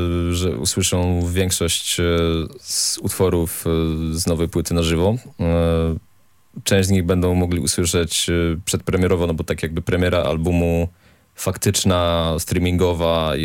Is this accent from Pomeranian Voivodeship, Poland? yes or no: yes; Gdańsk, Pomeranian Voivodeship, Poland; jesteśmy z Gdańska, mieszkamy w Gdańsku